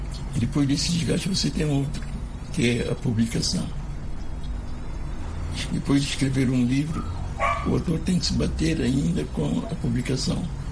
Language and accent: Portuguese; Reboque, Água Grande, São Tomé & Príncipe; Tinha uma grande relação com o livro, porque fui criado no Reboque com meus pais.